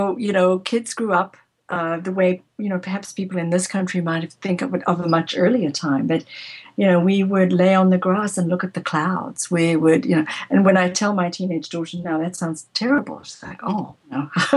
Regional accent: South Africa; growing up in South Africa

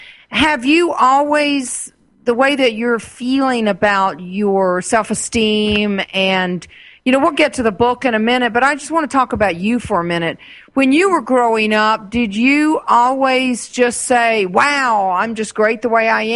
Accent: Arkansas, United States; When I was growing up in Arkansas, I would look up at the stars

